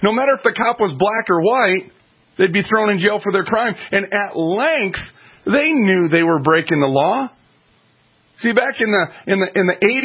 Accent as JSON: {"language": "English", "town": "Minneapolis", "region": "Minnesota", "country": "United States", "tie": "born or raised there", "said": "I was raised on welfare. I was raised in North Minneapolis, the hood, as they call it."}